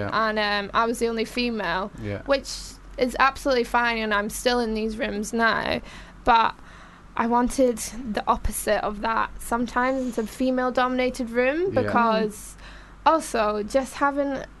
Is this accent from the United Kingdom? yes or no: yes; Glasgow, Scotland, United Kingdom; Yeah, well, I'm originally from Glasgow.